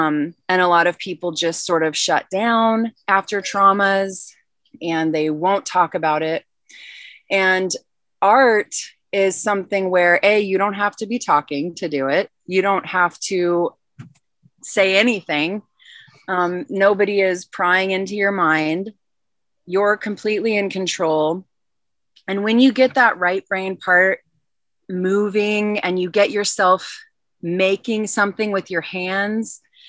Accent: Midwest, United States; also born or lived in Seattle; We came from Seattle, but originally the Midwest. So we found our way to the coast

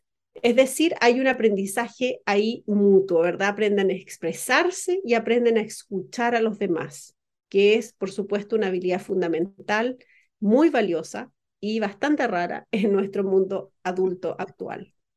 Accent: Chile; Yo en mi caso crecí en Chile.

